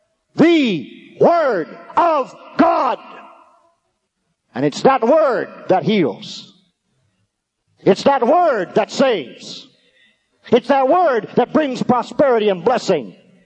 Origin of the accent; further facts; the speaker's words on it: Canada; You didn't receive me as another one of those Americans. You didn't receive me as a Canadian with a funny accent.